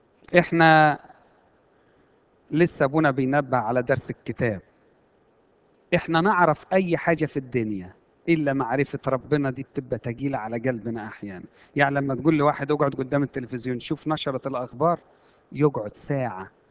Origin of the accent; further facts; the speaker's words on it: Egypt; إحنا كمصريين متربيين على ثقافة إن العفة هي عفة الجسد بس